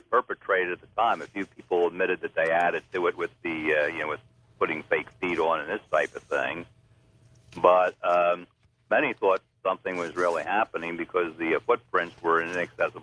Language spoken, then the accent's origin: English; New Jersey, United States; I'm originally from South Jersey, and kind of grew up hearing about the Jersey Devil.